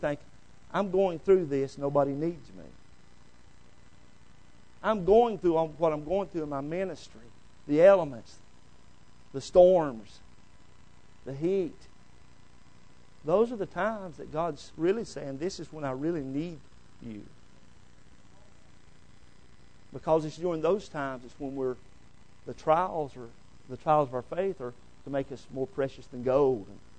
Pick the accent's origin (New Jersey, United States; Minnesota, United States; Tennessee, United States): Tennessee, United States; Chucky; I'm from Chucky, Tennessee. I pastor in Chucky.